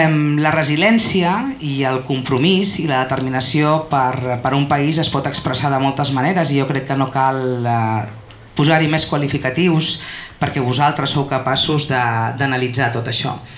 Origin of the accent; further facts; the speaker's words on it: Sitges, Catalonia, Spain; aterrat al meu poble, a Sitges